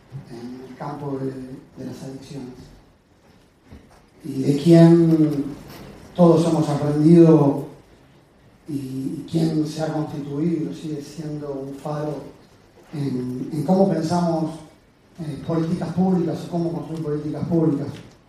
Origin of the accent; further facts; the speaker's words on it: Quilmes, Buenos Aires Province, Argentina; Los quilmeños somos tan fanáticos de Quilmes y tan chauvinistas